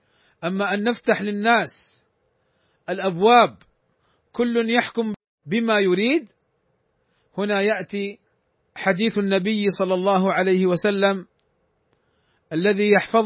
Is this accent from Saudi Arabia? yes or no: yes; Saudi Arabia; عندنا في المملكة العربية السعودية